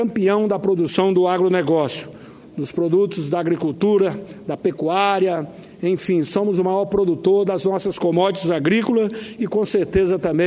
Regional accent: Rondonópolis, Mato Grosso, Brazil; esse registro importante para a minha cidade natal, Rondonópolis, no estado de Mato Grosso.

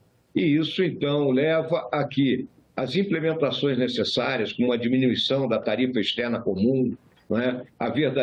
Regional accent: Rio Grande do Sul, Brazil; lá no meu estado, no Rio Grande do Sul

